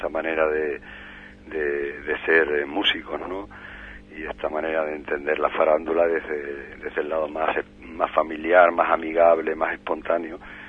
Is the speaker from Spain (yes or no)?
yes; Extremadura, Spain; Y siempre ha estado en los escenarios en Extremadura, que montábamos el cuartel en mi tierra porque teníamos por allí mucho más trabajo.